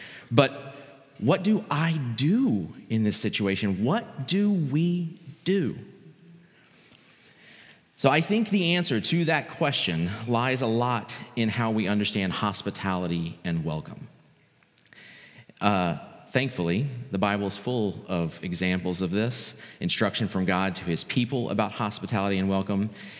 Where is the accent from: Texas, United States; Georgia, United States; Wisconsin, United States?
Texas, United States; in my home country of Texas.